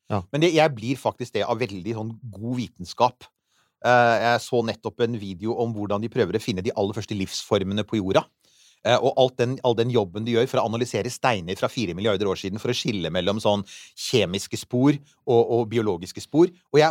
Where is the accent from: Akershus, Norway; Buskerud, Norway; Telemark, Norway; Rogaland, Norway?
Akershus, Norway; Bærum; Jeg vokste opp ute på Rykken i Bærum, og det var ikke så bebygd rundt der da jeg vokste opp